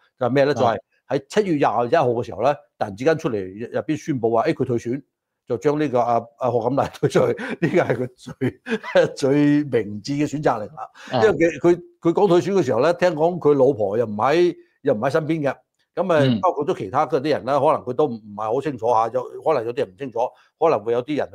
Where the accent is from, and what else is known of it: United States